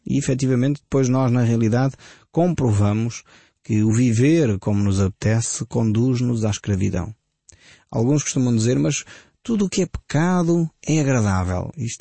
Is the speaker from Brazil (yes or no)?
no; Portugal; na forma como nós, portugueses, pensamos.